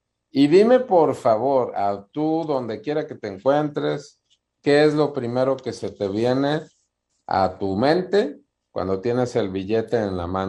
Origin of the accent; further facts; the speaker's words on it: Mexico; los mexicanos, yo que soy mexicano, por eso hablo de mí